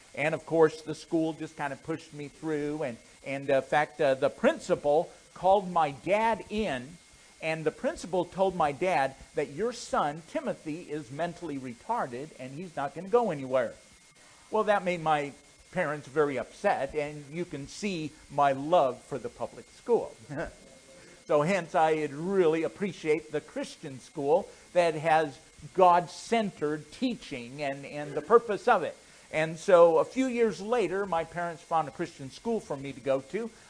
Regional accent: Rapid City, South Dakota, United States; So I grew up in a pastor's home. I grew up in Rapid City, South Dakota.

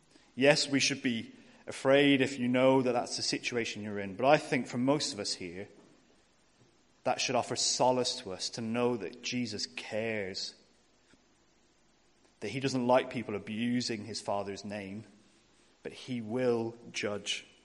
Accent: Ireland; As mentioned, I'm from Ireland. I come from Roman Catholic stock.

